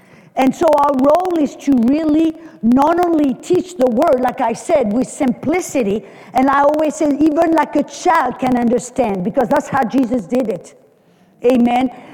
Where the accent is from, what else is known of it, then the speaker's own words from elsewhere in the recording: France; English is a second language; can tell by my accent that I'm not from South Texas. Hallelujah. I was born and raised in France